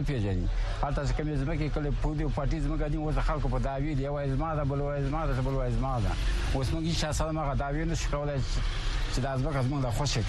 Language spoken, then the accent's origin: Pashto; Pakistan; مونږ دلته په پاکستان کې پیدا شو هم دلته غل شو هم دلته دا غل شو